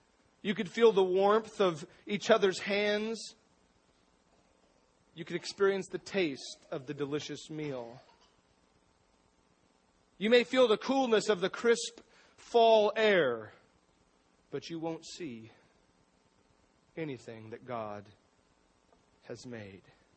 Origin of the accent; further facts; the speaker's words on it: Astoria, Oregon, United States; my hometown, Astoria. I grew up in Astoria, went to Astoria High School, and we were the fishermen.